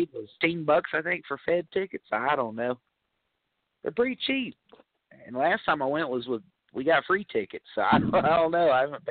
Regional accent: United States; I'm an American guy.

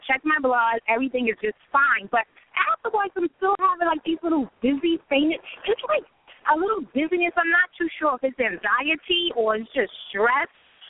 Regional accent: New York City, New York, United States; I am actually from the Manhattan area.

